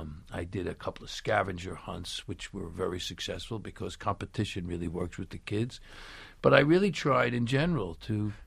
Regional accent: Brooklyn, New York, United States; Well, I come from Brooklyn. I can't help that.

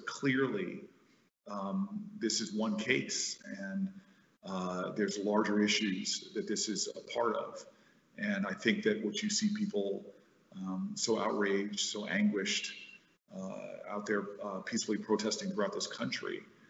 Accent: United States; And in this moment where I feel just as an American

